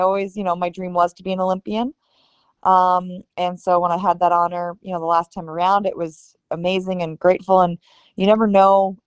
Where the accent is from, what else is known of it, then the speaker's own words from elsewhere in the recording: New York, United States; it's because of the way I grew up in Western New York for sure.